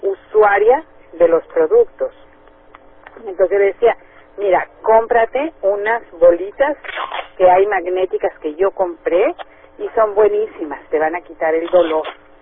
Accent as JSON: {"language": "Spanish", "country": "Mexico", "lives_now": "United States", "said": "yo vengo de México. Yo empecé mi negocio de Niken en México, y después de 2 años de estar en el negocio, yo me vine para Estados"}